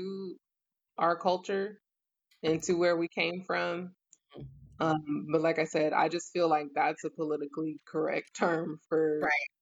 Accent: United States; Well, I'm from America. That's just how I feel.

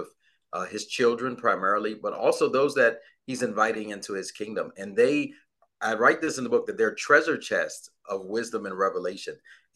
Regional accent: Virginia, United States; now in Atlanta, United States; So I'm from Virginia. I live in Atlanta. We've been here for about 3 years.

